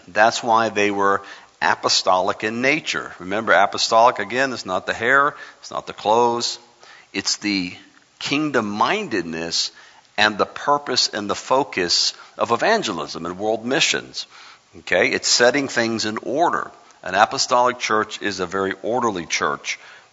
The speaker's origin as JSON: {"language": "English", "town": "Miami", "region": "Florida", "country": "United States", "tie": "born or raised there", "said": "we were born and raised in Miami, so we were water babies, and we were always at the beach and all that."}